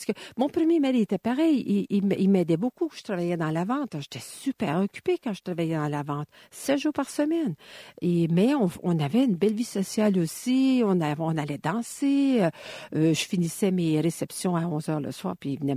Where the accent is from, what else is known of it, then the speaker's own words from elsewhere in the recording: Quebec, Canada; C'est la grande maison familiale chez nous au Québec.